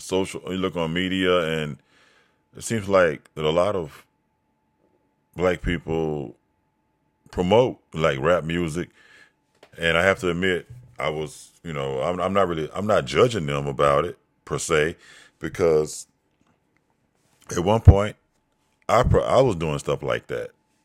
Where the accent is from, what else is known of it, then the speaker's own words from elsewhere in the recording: Mississippi, United States; born there; I'm an American. I was born in America. I was born in Mississippi, and I'm an American.